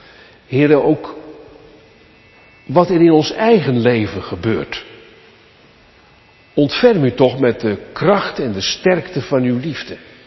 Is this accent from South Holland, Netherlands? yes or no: yes; Sassenheim, South Holland, Netherlands; ik ben uw buurman uit Sassenheim, sinds 3,5 jaar predikant in Rijnsburg